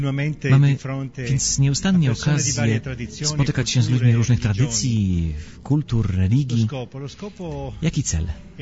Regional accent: Spain; Polish is a second language; Jestem Hiszpanem, gram na basie i saksofonie.

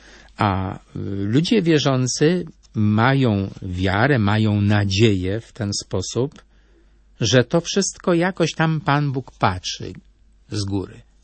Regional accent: Bestwina, Silesian Voivodeship, Poland; Pochodzę z Bestwiny pod Bielskiem

